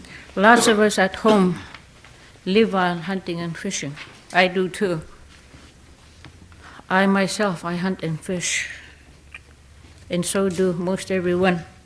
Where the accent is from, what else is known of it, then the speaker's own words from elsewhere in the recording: Elim, Alaska, United States; I'm from Elam.